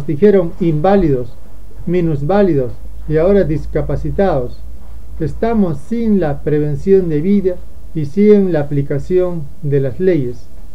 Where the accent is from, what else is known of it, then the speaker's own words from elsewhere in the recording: Peru; Somos peruanos, necesitamos ser sinceros.